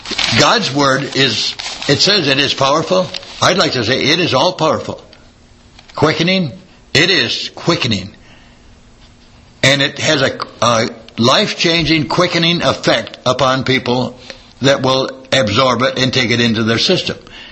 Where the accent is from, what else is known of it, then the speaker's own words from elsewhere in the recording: Missouri, United States; And, well, I'm from Missouri. I got to see it to believe it.